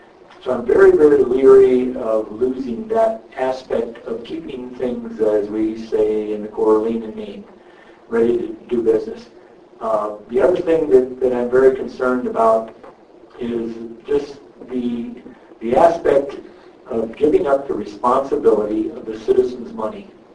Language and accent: English; Ireland; I guess I'm Irish, I get